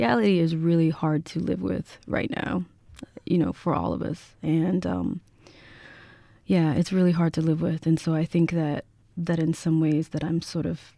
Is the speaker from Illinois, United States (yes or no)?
no; Mississippi, United States; You know, I come from Mississippi, and it's, you know, we're known as like the birthplace of American music in some respects, right?